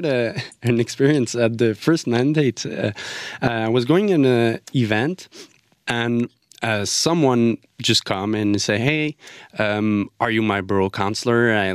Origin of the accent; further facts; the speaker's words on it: Lachine, Quebec, Canada; Honestly, for me, you know, I grew up in Lachine where there weren't a lot of immigrants.